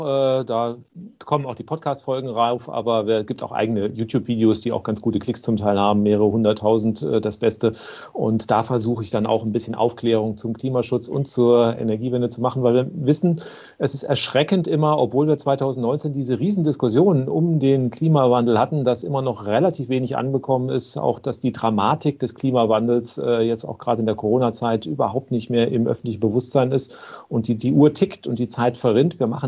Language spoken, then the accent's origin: German; Frankfurt, Hesse, Germany; also born or lived in Southern Germany / Spain; now in Berlin, Germany; ich bin Europäer, sage ich immer, in Süddeutschland geboren, in Frankfurt aufgewachsen, ein paar Jahre in Spanien, jetzt bin ich auch hier in Berlin